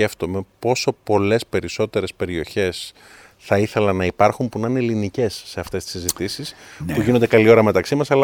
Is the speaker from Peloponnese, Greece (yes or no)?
yes; Peloponnese, Greece; Εμένα λόγω επωνύμου όλοι μου λένε ότι είμαι από την Κρήτη, αλλά όλοι είμαστε από τη Μάνη. Και το επώνυμο είναι από την Αρεόπολη.